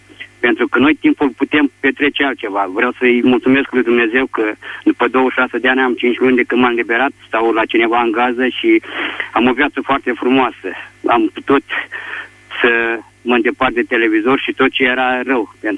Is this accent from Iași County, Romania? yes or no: yes; Iași, Iași County, Romania; Sunt din Iași și am fost privat de libertate 26 de ani